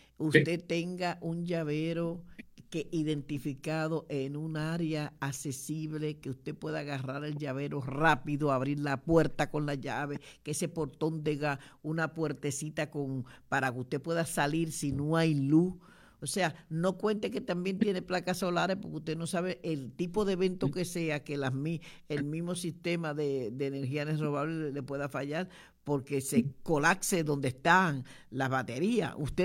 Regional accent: Dominican Republic; yo soy dominicana y en la República Dominicana, en mi tiempo de juventud, hubieron unos temblores de tierra

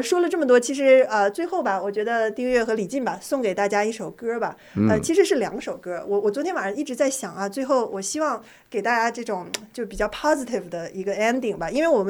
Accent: China; moved away; 作为从中国大陆移民来的朋友

